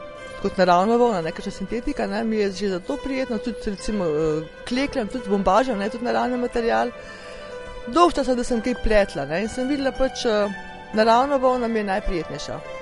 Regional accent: Kranj, Upper Carniola, Slovenia; Jaz sem iz Kranja in uporabljam domačo volno

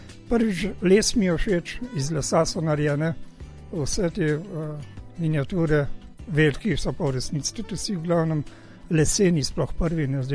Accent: Ljubljana, Slovenia; now in Moravče, Slovenia; Ja, Ljubljančan sem. Ja, preseljen sem v Moravče.

